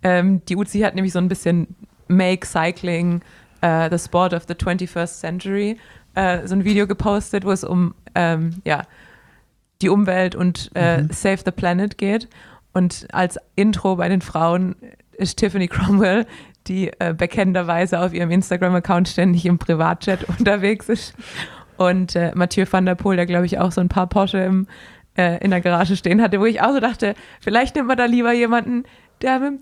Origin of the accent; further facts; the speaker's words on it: Baden-Württemberg, Germany; das ist nämlich die Gefahr als Schwabe, wenn man dieses SCH unterdrückt